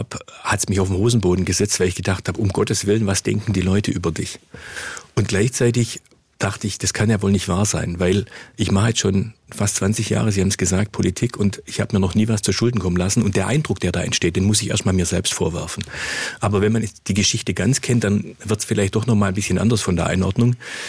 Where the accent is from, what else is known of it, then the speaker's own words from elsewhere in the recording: Gingen an der Brenz, Baden-Württemberg, Germany; wir sind beide in Gingen an der Brenz aufgewachsen, er ist ein paar Jahre jünger.